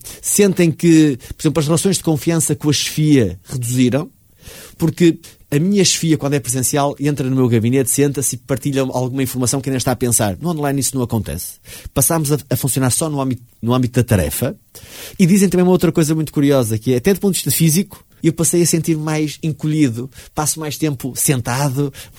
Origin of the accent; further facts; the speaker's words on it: Barcelinhos, Braga, Portugal; Sou natural de Barcelinhos. De Barcelinhos.